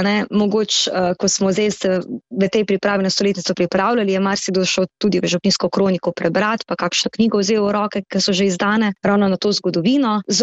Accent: Ponikva, Savinja, Slovenia; also born or lived in Celje; ko sem se iz Celja preselila na Poniku pri Žalcu pri mojih rosnih 5 letih, nekako rasla v bistvu s to pripadnostjo skupnosti

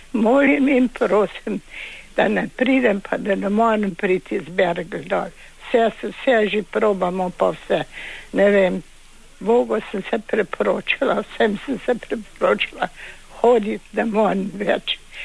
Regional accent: Griže, Savinja, Slovenia; now in Germany; Iz Griž sem doma, stanujem gor, vše zdaj v Nemčiji peširki.

